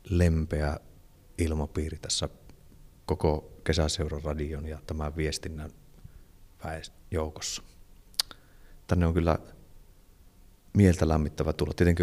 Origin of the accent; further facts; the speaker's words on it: Rovaniemi, Lapland, Finland; kotoisin tuolta Rovaniemen Vanttauskoskelta